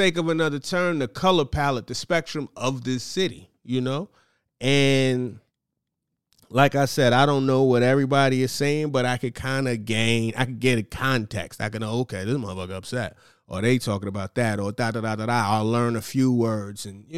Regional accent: New York, United States; I'm not one of these people that's upset. I'm from New York.

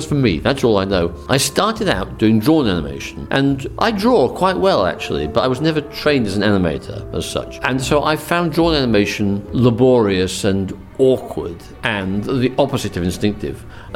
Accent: England, United Kingdom; A lot of my influences were American. I was growing up in England.

